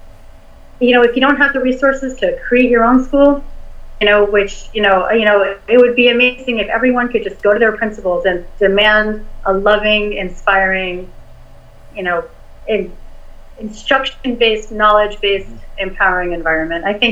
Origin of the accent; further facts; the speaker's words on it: New York City, New York, United States; So, I grew up in the New York City public school system